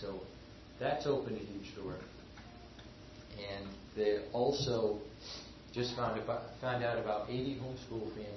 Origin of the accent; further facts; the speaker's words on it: United States; now in Brazil; We were able to do it because we're American citizens, and so they honored our native country's education laws